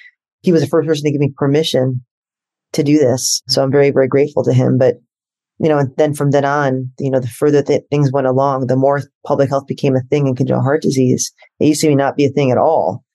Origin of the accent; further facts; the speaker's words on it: Chicago, Illinois, United States; I mean, I think it's very clear that I'm from Chicago.